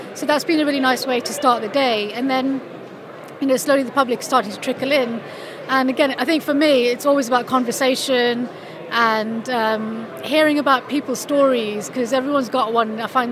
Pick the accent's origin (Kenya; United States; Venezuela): Kenya; Nairobi; which are influenced by growing up in Nairobi in Kenya and looking at the sort of the colour and the light play over there.